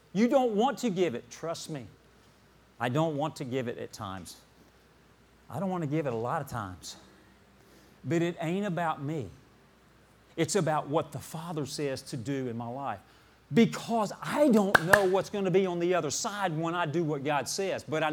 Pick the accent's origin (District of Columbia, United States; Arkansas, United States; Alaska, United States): Arkansas, United States; Now, I'm from Arkansas, and I always have to say that to kind of give you a foundation.